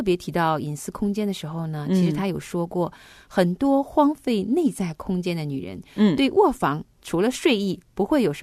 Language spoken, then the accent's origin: Chinese; Hebei, China; 在我很小很小的时候呢，因为我是在河北的农村长大嘛。